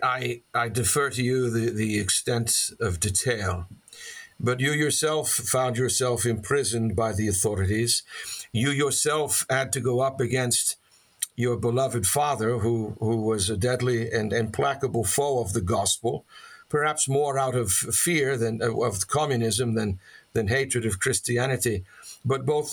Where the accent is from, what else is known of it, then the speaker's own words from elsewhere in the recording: Boston, Massachusetts, United States; now in Philadelphia, United States; I remember growing up in Boston, a great fan of the Boston Celtics basketball team and their legendary coach, Red Auerbach, and I know that name is anathema here in Philly